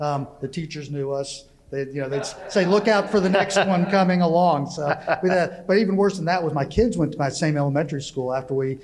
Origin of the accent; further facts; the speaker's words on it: Tucker, Georgia, United States; also born or lived in Colorado; Yeah, so I was actually born in Colorado, but moved to Tucker, actually, very early on via Huntsville.